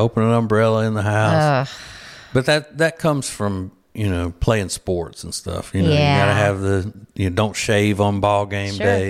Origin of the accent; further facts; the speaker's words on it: Louisiana, United States; What about voodoo? You believe in that? Like, we're from Louisiana